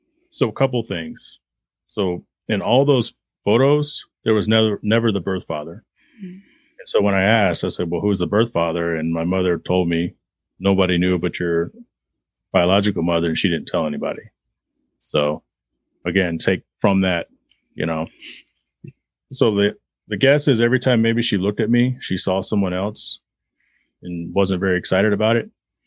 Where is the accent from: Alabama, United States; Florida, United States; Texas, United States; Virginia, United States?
Texas, United States; Garland; growing up in Garland, Texas, our closest relative was 1,200 miles away.